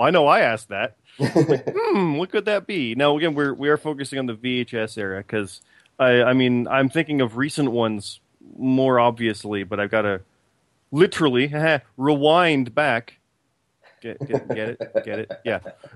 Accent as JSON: {"language": "English", "country": "Canada", "said": "And I'm in my 30s, so I know the VHS era. So there's that, too. And I'm also Canadian."}